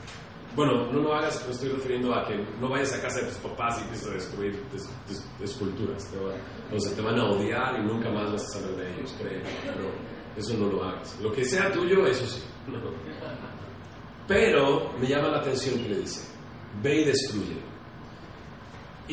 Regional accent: Mexico City, Mexico; allá por mi tierra, bueno, por mi tierra me refiero a la Ciudad de México. Allá por mi tierra, en la Ciudad de México

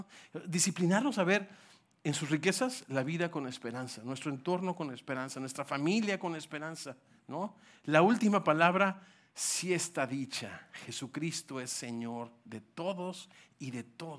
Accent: Mexico; Yo soy mexicano, como ustedes saben, nuestro país

